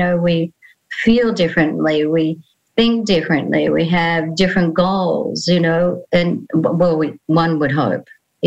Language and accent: English; Sydney, New South Wales, Australia; now in Gold Coast, Australia; I was born in the eastern suburbs in Sydney in a little sea town called Coogee in the 50s, and spent most of my life there up until about 18.